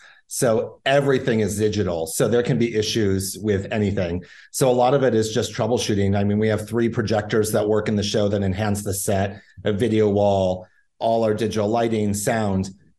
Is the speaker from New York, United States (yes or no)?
no; St. Johns, Michigan, United States; I mean, I grew up in St. John's.